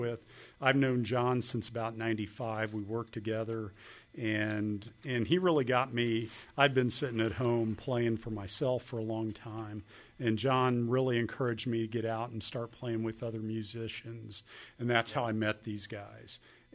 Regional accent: Xenia, Ohio, United States; I grew up in Xenia. I was there in 74

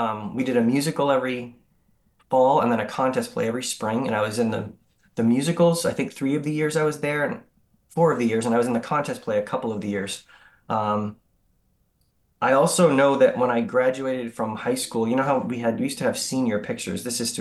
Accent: Presque Isle, Maine, United States; also born or lived in Massachusetts; I was a hockey player when I lived in Massachusetts, because hockey was such a big deal. And when we moved to Northern Maine, hockey wasn't really the sport in Northe

